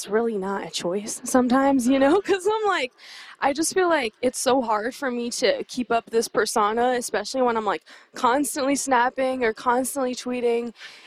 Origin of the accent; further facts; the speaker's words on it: Queens, New York, United States; also born or lived in Morocco; I'm from Queens. I'm from Morocco and Queens, New York.